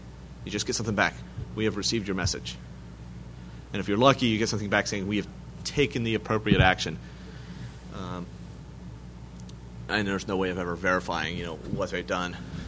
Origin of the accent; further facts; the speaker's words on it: Charlottesville, Virginia, United States; We've done that in my hometown up in Charlottesville.